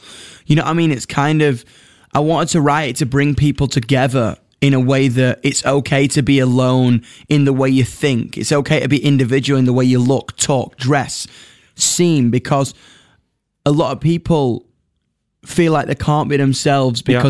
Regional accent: United Kingdom; accent: British; I would say like it's got a British element because obviously my accent

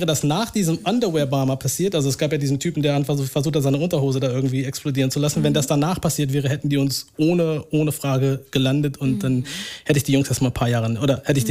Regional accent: Hannover, Lower Saxony, Germany; born there; moved away as an adult; also born or lived in United States; now in Berlin, Germany; Also ich bin in Hannover geboren und bin dann mit jungen 18 Jahren nach Amerika zu meiner Familie gegangen und habe dann ganz lange überhaupt kein Deutsch gesprochen und auch nichts mit Deutschland zu tun gehabt und bin dann irgendwie 2003 in Berlin gelandet.

